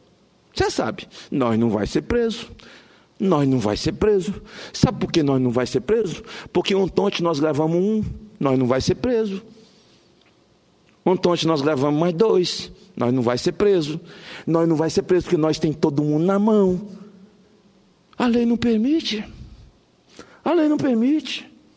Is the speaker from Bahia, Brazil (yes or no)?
yes; Macarani, Bahia, Brazil; born there; Eu estava em Macarani, deputado Evaí. A cidade onde eu nasci, onde minha mãe, minha avó conheceram Jesus, onde eu dei meus primeiros passos, onde aprendi a assinar meu nome, onde vivem meus parentes.